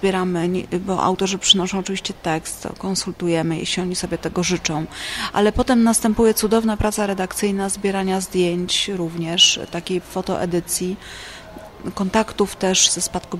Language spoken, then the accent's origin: Polish; Gdynia, Pomeranian Voivodeship, Poland; Ponieważ już na studiach pochodzę z Gdyni i w Gdańsku razem z koleżankami i kolegami pracowaliśmy